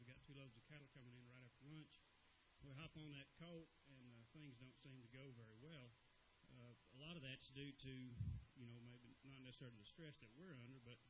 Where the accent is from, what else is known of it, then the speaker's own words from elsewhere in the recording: Texas, United States; and I'm from Texas, and he's from Ohio, so I figured we qualified in that regard anyway.